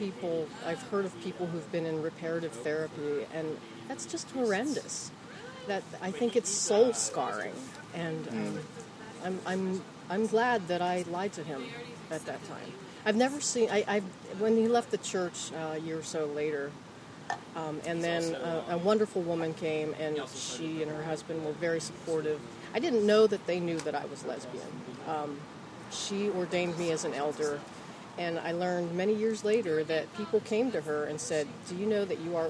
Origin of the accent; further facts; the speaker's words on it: Pennsylvania, United States; Southwestern Pennsylvania.